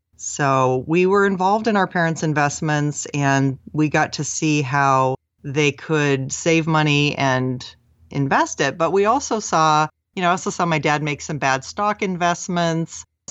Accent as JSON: {"language": "English", "town": "Seattle", "region": "Washington", "country": "United States", "tie": "born or raised there", "said": "Well, I grew up in the Seattle area and my family was very middle class, but we lived in a suburb where there were a lot of very wealthy people."}